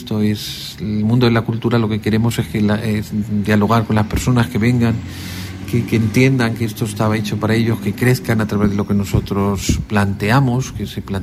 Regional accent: Spain; esa lacra que nosotros como españoles dejamos aquí

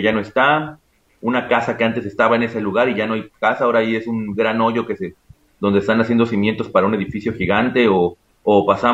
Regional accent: Mexico City, Mexico; born there; now in Puerto Vallarta, Mexico; ya tengo 31 años viviendo en Vallarta, nací en Ciudad de México, ¿no?

